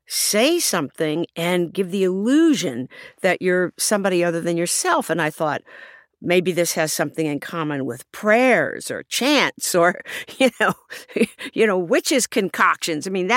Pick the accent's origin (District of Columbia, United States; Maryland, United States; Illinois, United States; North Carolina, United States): Maryland, United States; Baltimore; And so for most of my youth, I grew up around Black people who did not have that accent. When I went to college, people thought I sounded Southern.